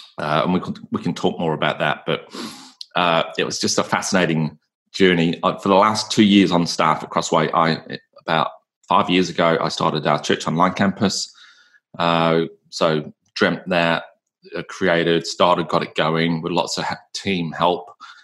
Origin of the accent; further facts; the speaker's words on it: England, United Kingdom; now in Australia; So I moved from England to Australia, long, long way.